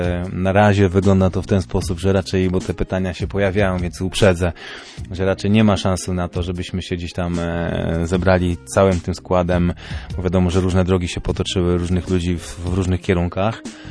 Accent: Prabuty, Pomeranian Voivodeship, Poland; ja rzeczywiście pochodzę z Prabut. Prabuty to było specyficzne miasto

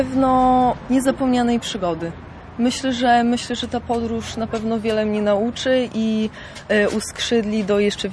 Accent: Suwałki, Podlaskie Voivodeship, Poland; pochodzę z Suwałk, więc są to bliskie tereny. Moja rodzina pochodzi też z obszaru Białorusi

